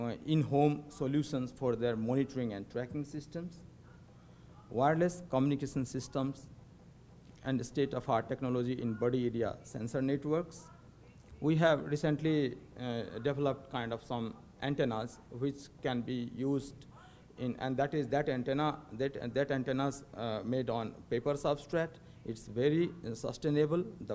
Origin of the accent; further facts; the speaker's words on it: Nepal; now in Finland; Basically, I am from Nepal. I'm living there since last 5 or 6 years.